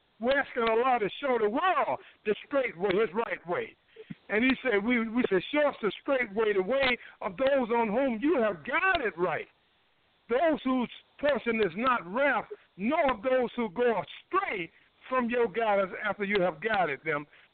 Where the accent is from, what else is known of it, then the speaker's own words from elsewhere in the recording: North Carolina, United States; it done happened to me so many times here in North Carolina where I'm at, my home state.